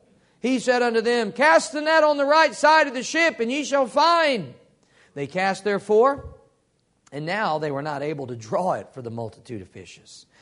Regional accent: Missouri, United States; I'm from Missouri. Y'all know what they call Missouri? The show me state.

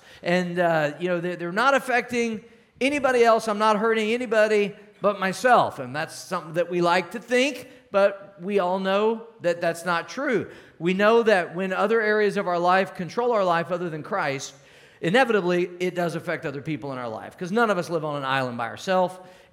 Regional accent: Cape Girardeau, Missouri, United States; flowing here beautifully through my hometown, Cape Girardeau, Missouri, and that's the Mississippi, the mighty Mississippi River.

